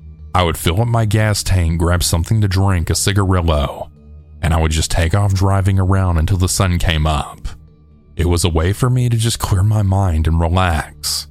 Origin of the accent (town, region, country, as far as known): the South, United States; born or raised there